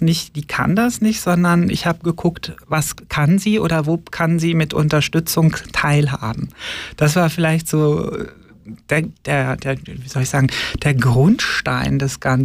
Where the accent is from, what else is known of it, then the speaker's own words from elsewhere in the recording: Lower Saxony, Germany; moved away as an adult; now in Switzerland; Osnabrück. Das ist, war für mich die Weltstadt mit Herz, 40 Kilometer von meinem Geburtsort weg. Habe da ganz, ganz lange gelebt, bis ich 33 war.